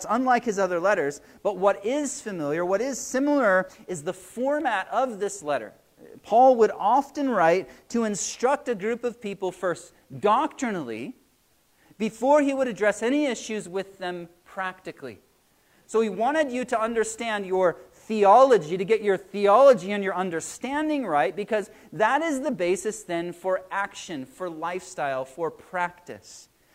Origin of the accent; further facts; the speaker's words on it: United States; Where else are we from? I'm from America.